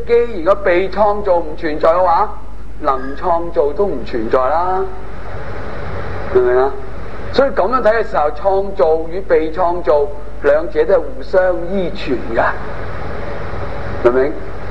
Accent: China; 但到我哋中国人谂咧就好麻烦嘅

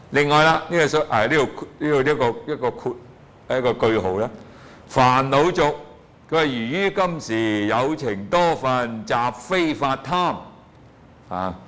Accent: China

